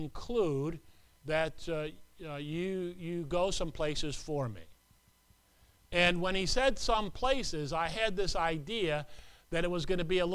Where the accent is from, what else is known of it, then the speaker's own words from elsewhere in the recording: Herkimer, New York, United States; I'm from Herkimer, New York, which was about, maybe a half an hour away, 25 minutes away from Dowellsville.